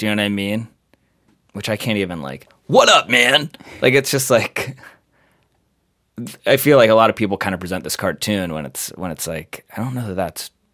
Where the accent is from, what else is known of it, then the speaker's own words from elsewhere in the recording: San Diego, California, United States; I grew up in San Diego and like went up to the mountains for this like for like a week.